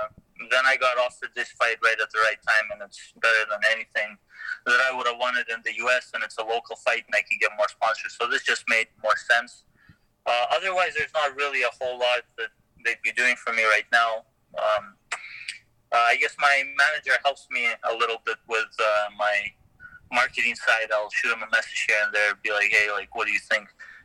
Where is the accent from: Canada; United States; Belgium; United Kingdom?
Canada; Calgary, Alberta; And the first time I fought in my city, I fought in Calgary.